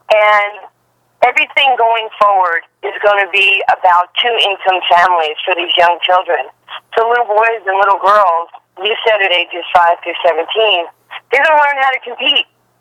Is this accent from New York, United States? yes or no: yes; New York City, New York, United States; I was a kid from New York City with one parent, no heat, no electricity.